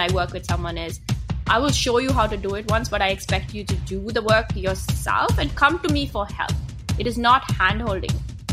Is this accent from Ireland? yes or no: no; India; moved away as an adult; now in United States; So I'm originally from India. I studied physics in India